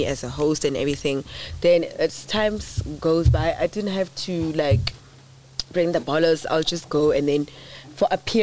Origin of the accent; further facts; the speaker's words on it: Seshego, Limpopo, South Africa; I'm from the North, which is Limpopo. So